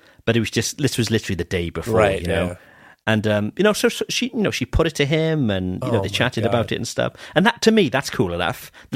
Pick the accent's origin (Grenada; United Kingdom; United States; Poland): United Kingdom; Cardiff, Wales; were playing in Cardiff, which is my hometown, last night.